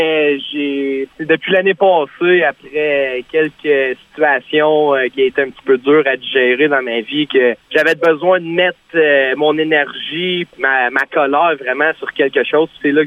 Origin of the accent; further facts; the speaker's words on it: La Pêche, Quebec, Canada; Moi, je viens de Gatineau, originaire de La Pêche, puis j'ai tout le temps resté dans le coin de l'Outaouais, puis c'est pas mal ça.